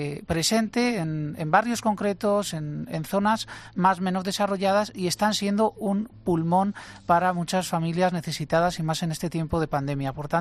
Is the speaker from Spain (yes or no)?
yes; Zaragoza, Aragon, Spain; yo recuerdo el párroco que tenía cuando era pequeño en Zaragoza